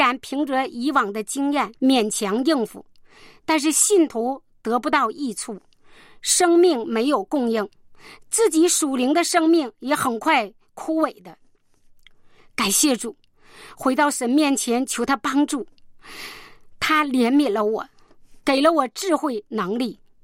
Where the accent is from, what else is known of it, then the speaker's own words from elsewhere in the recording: Liaoning, China; 我是辽宁的